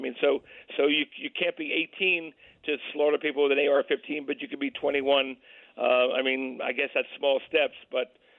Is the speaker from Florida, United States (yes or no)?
no; New York, United States; I grew up in New York and I live outside of Washington, D.C.